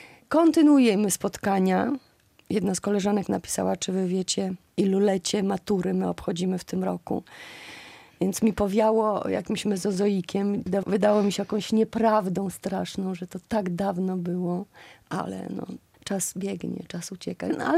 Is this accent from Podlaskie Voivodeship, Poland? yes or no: yes; Białystok, Podlaskie Voivodeship, Poland; Ja cały czas jestem stąd. Już mieszka tu tylko mama, natomiast ja tu przyjeżdżam często.